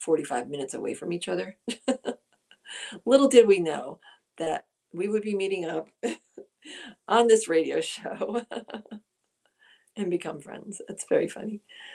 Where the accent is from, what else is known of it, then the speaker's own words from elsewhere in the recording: New Jersey, United States; now in California, United States; … is from Jersey. I am from Jersey. … is from Jersey.